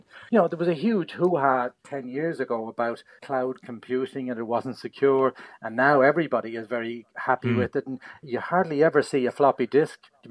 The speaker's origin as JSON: {"language": "English", "town": "Timolin", "region": "Leinster", "country": "Ireland", "tie": "born or raised there", "said": "growing up in County Kildare and Timolin, as they'd call it at home"}